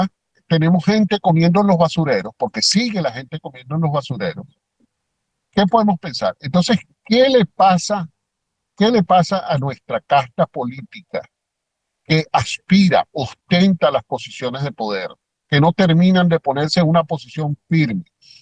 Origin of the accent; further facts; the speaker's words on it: Venezuela; born there; Yo como venezolano de nacimiento